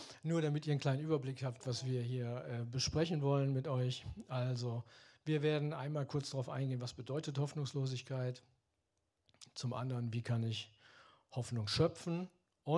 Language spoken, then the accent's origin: German; Düsseldorf, North Rhine-Westphalia, Germany; Ich bin hier aufgewachsen im Düsseldorfer Süden, bin Kind des Düsseldorfer Südens, bin alter Garatter.